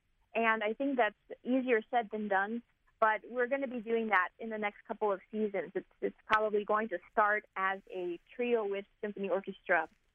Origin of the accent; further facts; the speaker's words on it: Houston, Texas, United States; I grew up in Houston, Texas, and I was in a public school that required a musical instrument be taken.